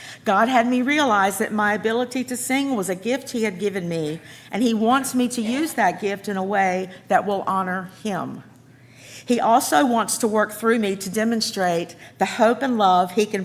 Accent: Murfreesboro, North Carolina, United States; on June the 3rd, 1963. I grew up in Murfreesboro.

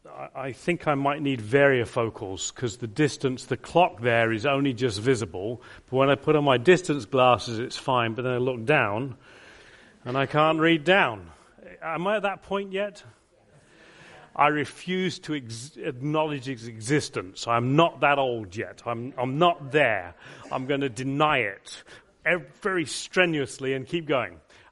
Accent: England, United Kingdom; and plus I'm English. You know, we don't do that stuff, do we?

